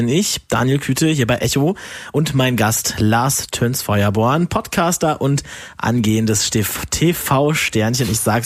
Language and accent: German; Lower Saxony, Germany; Ich komme aus dem Osnabrücker Land. Das schließt sich ja direkt an.